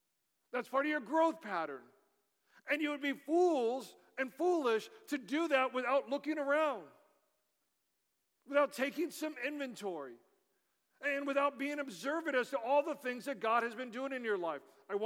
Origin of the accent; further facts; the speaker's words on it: Los Angeles, California, United States; So listen, I didn't grow up here. As many of you know, I grew up down in Los Angeles.